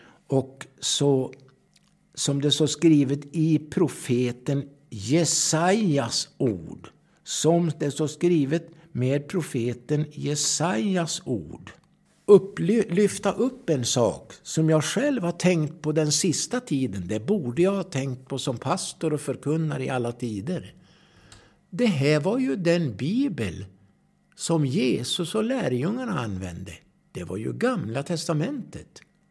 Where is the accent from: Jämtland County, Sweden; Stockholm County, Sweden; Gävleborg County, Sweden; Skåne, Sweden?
Gävleborg County, Sweden; Edsbyn; den församling jag tillhörde hemma i Edsbyn i södra Norrland i Hälsingland